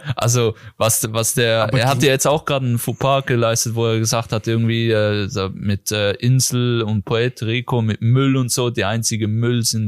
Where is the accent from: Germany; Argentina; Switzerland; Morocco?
Switzerland; wenn ich als Schweizer schaue